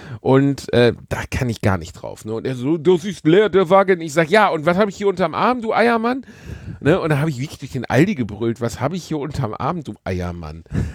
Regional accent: North Rhine-Westphalia, Germany; Wir sind im Ruhrpott aufgewachsen.

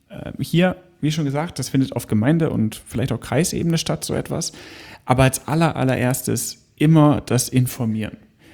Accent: Lower Saxony, Germany; aus meiner Heimat, der Region Hannover.

